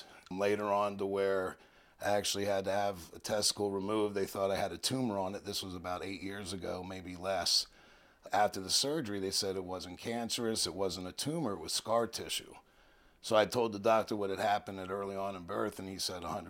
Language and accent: English; Washington, District of Columbia, United States; I'm from Washington, D.C. I was adopted at birth, stayed in the hospital for 6 months before I was adopted.